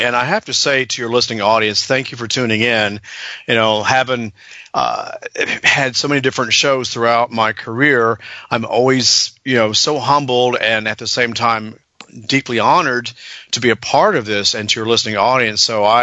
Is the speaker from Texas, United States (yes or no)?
yes; Dallas, Texas, United States; born there; No, why do people? No. I was born in Dallas, Texas.